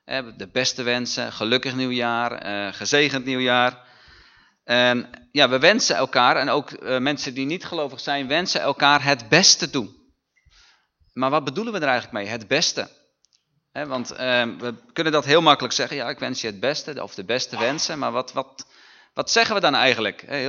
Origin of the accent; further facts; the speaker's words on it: South Holland, Netherlands; born there; now in Limburg, Netherlands; ik kom uit Zuid-Limburg. Niet van oorsprong natuurlijk, dat horen jullie direct. ik ben geboren in de Alblasser Waarders bij ja, Dordrecht in de buurt, maar ben 12 jaar geleden verhuisd naar Limburg